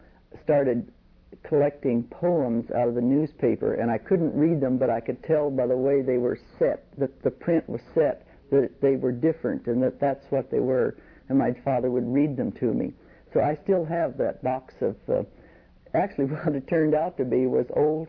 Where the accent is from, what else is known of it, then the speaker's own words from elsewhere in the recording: Gainesville, Texas, United States; born there; Oh, well, I was born in Gainesville, Texas on a farm.